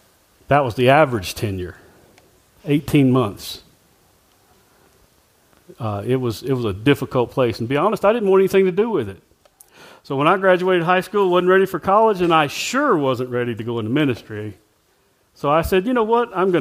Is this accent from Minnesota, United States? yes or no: no; Mississippi, United States; now in San Diego, United States; I grew up in the South and nothing Mississippi, and now I'm in San Diego, California